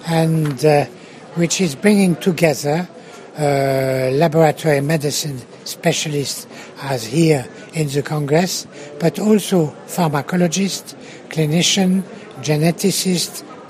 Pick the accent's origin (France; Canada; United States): France; I'm from France.